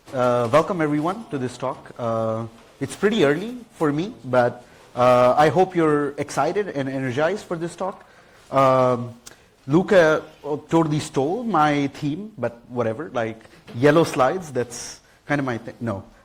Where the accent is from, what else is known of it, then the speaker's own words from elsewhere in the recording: New Delhi, Delhi, India; now in A Coruña, Spain; I am from India, from New Delhi, and I live in A Coruña in Spain.